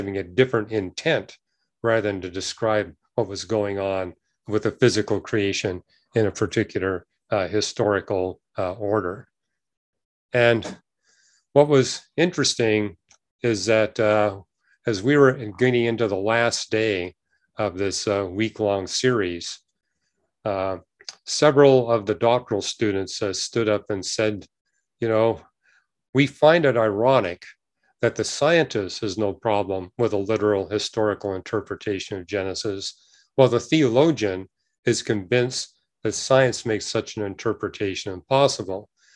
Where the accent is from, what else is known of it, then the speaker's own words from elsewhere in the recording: Vancouver, British Columbia, Canada; That's in Vancouver, British Columbia. I grew up in Vancouver.